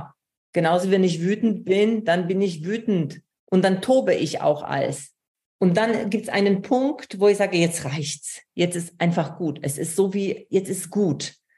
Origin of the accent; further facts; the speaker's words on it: Poland; German is a second language; moved away; also born or lived in United States; ich bin aus Polen gekommen, habe eine neue Sprache gelernt. Ich bin nach USA gegangen ohne Englisch, habe dann Sprache gelernt.